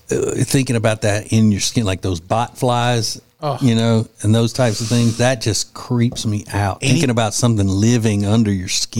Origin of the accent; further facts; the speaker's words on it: Winfield, Louisiana, United States; where I grew up in Winfield, Louisiana.